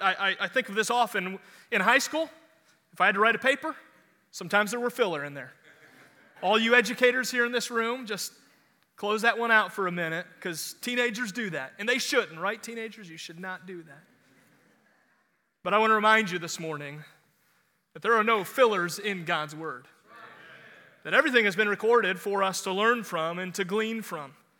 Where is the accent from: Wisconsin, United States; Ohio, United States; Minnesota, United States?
Ohio, United States; Cleveland; now in Indianapolis, United States; I grew up in Cleveland, Ohio, and so if I were to say to my wife, if I died here in Indianapolis, would you, hey, listen, at some point, send my bones back to Cleveland, Ohio.